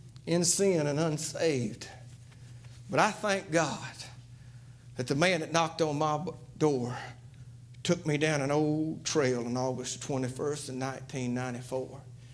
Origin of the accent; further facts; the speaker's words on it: the South, United States; I'm from the Bible Belt, and I'm going to tell you, I've always respected the Bible.